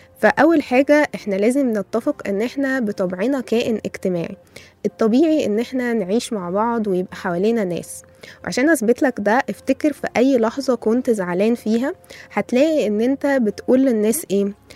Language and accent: Arabic; Egypt; حابة أستغل حبنا للأكل كمصريين وقد إيه إحنا بنحبه